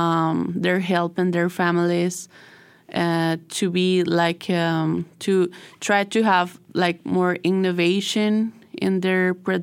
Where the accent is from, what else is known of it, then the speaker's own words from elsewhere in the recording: Costa Rica; I came just from Costa Rica to here.